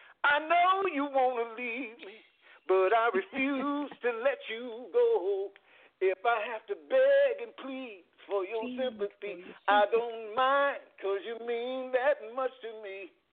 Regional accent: California, United States; you remember we grew up in Southern California, and you remember 1580 K-Day?

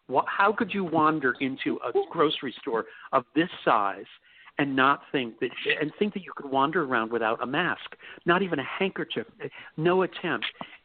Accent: New York, United States; excuse me, I'm new here from New York, but are you people not like adamant about masks being worn?

